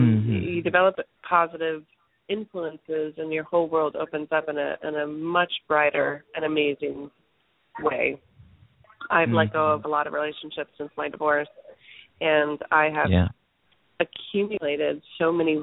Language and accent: English; the South, United States; And I grew up in the South, and when you moved into a neighborhood